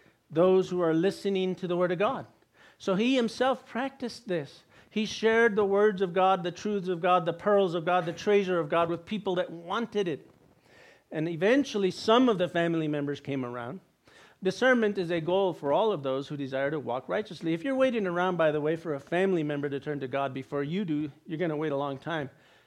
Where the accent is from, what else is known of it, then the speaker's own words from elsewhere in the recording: Pecos, New Mexico, United States; I grew up with him in Pecos, New Mexico. We went to high school together.